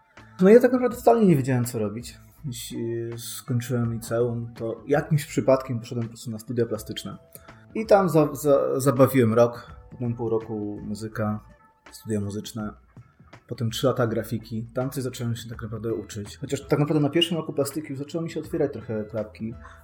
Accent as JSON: {"language": "Polish", "town": "Sanok", "region": "Subcarpathian Voivodeship", "country": "Poland", "said": "pochodzę z małego miasta na Podkarpaciu, Sanok"}